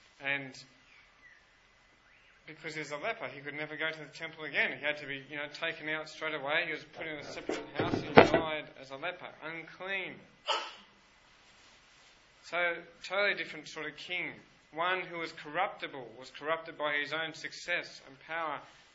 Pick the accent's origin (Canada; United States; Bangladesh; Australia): Australia; Penrith, New South Wales; Now, I grew up in Penrith, so I could see the Blue Mountains from our front balcony